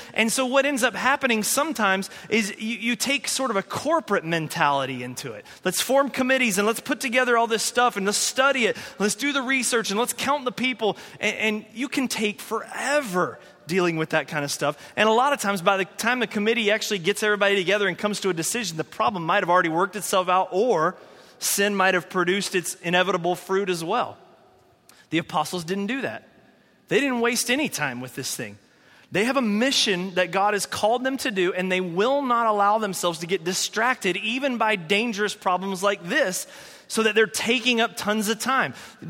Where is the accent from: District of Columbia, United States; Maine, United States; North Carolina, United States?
North Carolina, United States; Asheville; I grew up, like I said, in the Southern Baptist Church, and the church that I grew up in Asheville, North Carolina, was very committee-driven.